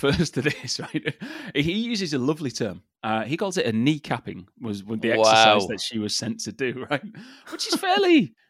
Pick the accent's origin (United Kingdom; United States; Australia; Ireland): United Kingdom; England; So I grew up in England